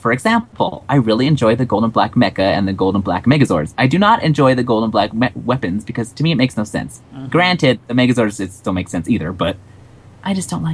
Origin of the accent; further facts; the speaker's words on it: South Africa; I remember it as a kid. I grew up with it in South Africa.